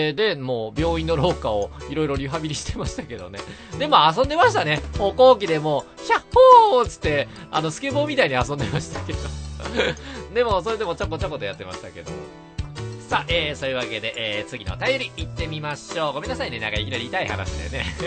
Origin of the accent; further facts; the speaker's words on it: Yamaguchi, Japan; まあ僕、山口県なんですけど、山口県結構山とか田舎っぽいところ、山とか結構残ってるんですよ。